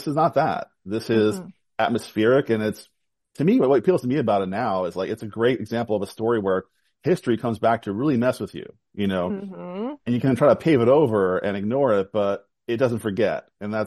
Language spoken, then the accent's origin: English; Philadelphia, Pennsylvania, United States; just last month in my hometown of Philadelphia